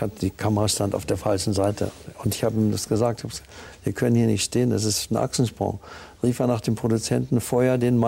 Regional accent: Bavaria, Germany; Die Scholle, wenn man das so nennen kann, ist der Ort, in dem ich aufgewachsen bin, nämlich Franken.

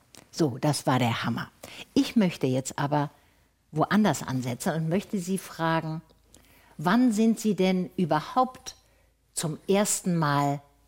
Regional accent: Tübingen, Baden-Württemberg, Germany; Ich bin ja aus Tübingen, ich habe Verwandtschaft in Tübingen und eine gute Freundin.

